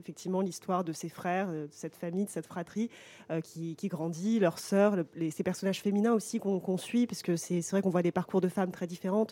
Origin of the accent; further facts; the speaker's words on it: France; born there; Mes parents sont nés en France, je suis née en France, mais mes grands-pères sont venus d'Algérie.